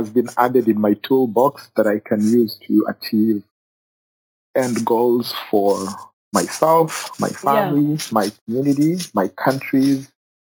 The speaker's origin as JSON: {"language": "English", "country": "Kenya", "tie": "born or raised there", "said": "I grew up in Kenya. So I grew up as a refugee in Kenya."}